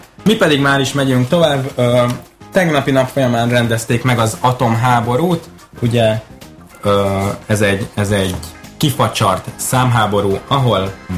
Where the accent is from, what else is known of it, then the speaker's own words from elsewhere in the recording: Hungary; hiszen magyar vagyok